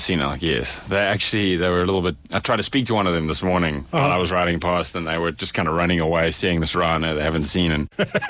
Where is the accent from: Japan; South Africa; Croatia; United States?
South Africa; So, I'm from South Africa.